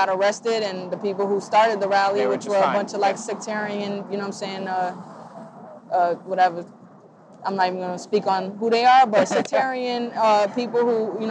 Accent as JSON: {"language": "English", "town": "Ann Arbor", "region": "Michigan", "country": "United States", "tie": "born or raised there", "said": "Man, growing up in Ann Arbor, like, you know, you saw a lot of people who were, like, older"}